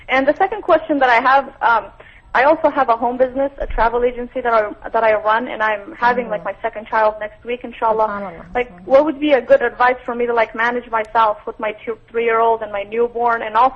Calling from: California, United States; I'm calling from Orange County.

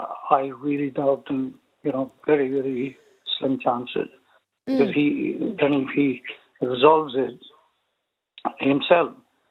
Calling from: London, United Kingdom; I'm calling from London.

